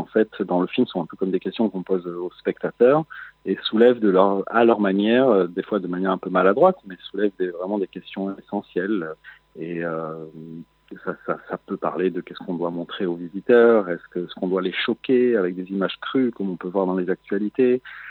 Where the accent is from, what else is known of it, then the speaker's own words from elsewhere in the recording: France; now in Israel; J'habite en Israël depuis 7 ans, j'ai grandi en France.